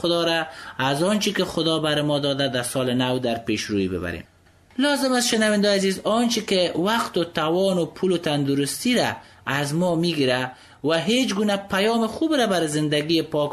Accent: Afghanistan

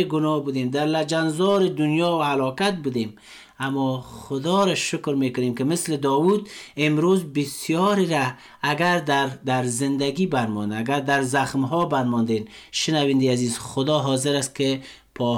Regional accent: Afghanistan; ما شما افغان هستیم،

